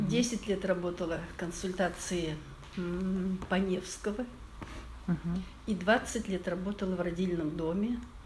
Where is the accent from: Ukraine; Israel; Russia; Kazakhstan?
Russia; Kaluga Oblast; born there; Я родилась в Калужской области 20 апреля по паспорту 1936 года.